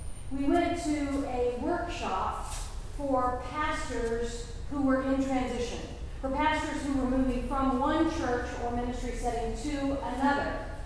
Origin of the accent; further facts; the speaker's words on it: Gainesville, United States; Some of you may know that I grew up in Gainesville, as Rick said.